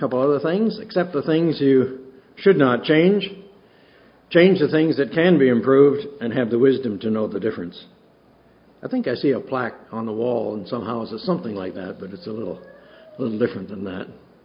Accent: Ontario, Canada; the way I grew up back in Ontario, was we all stood up at the beginning of the day

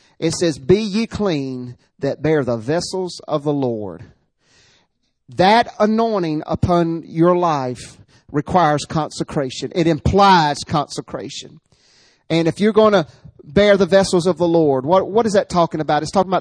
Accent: Southern United States, United States; We're from the South, folks. We're from the South, and we eat outside, barbecues

